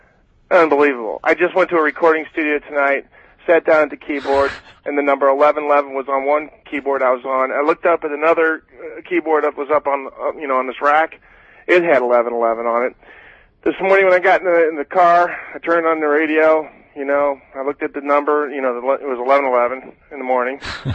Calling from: St. Louis, Missouri, United States; St. Louis, Missouri.

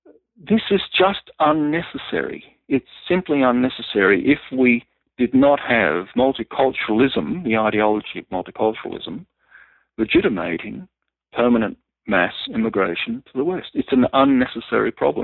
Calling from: Sydney, New South Wales, Australia; In Australia, for example, I'm speaking from Sydney now.

